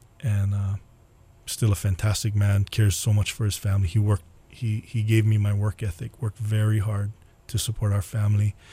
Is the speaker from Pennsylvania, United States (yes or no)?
no; Kaneohe, Hawaii, United States; when we were growing up, we grew up actually in Kaneohe